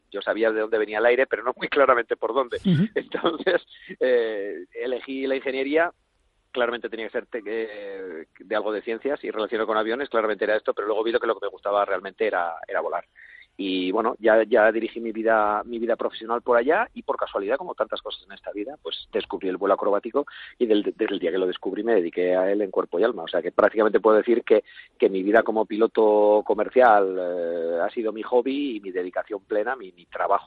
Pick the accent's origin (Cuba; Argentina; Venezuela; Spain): Spain; Navarre; born there; now in Madrid, Spain; tal como yo, que soy navarro de nacimiento, bueno, pero madrileño de adopción.